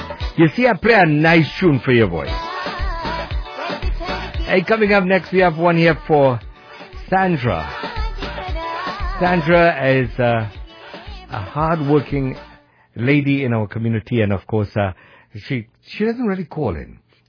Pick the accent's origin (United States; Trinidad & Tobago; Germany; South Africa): Trinidad & Tobago; But I'm a Trinidadian and I just visited and went back home.